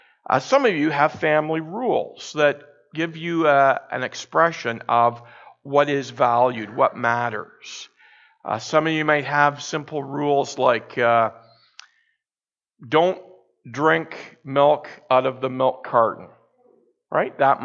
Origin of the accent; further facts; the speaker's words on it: Orillia, Ontario, Canada; I had a couple of funerals in Orillia, and I went back to my hometown